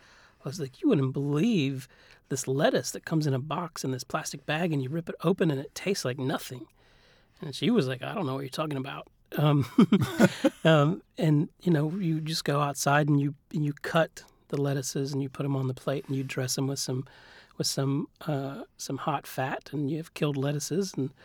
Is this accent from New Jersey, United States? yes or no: no; Virginia, United States; And so I was born and raised in Virginia, but the food that I was cooking and eating in Richmond, Virginia was nothing like the food I grew up with.